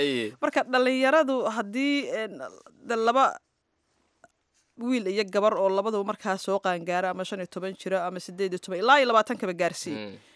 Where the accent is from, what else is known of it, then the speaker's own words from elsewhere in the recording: Mogadishu, Banaadir, Somalia; aan ku soo koray laba xaafadood dhexdood holwadaagii wardhigley oo wardhigley baan u badiyay